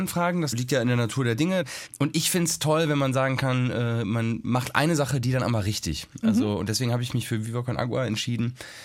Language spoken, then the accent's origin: German; Cologne, North Rhine-Westphalia, Germany; Nee, ich bin Kölner.